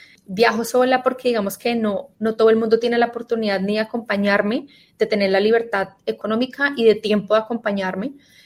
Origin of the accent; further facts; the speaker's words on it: Australia; also born or lived in Colombia; soy colombiana, nací, amo Colombia, pero me crié en Australia. Mi vida adulta, mis 20, mis 30 han sido en Australia. Pero a eso toca dividir que crecí en un país muy multicultural.